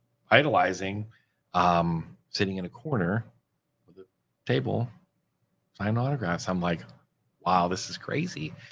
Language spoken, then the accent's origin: English; Austintown, Ohio, United States; And I'm from Austin Town, so I used the Austin Town Fitch Wrestlers one year.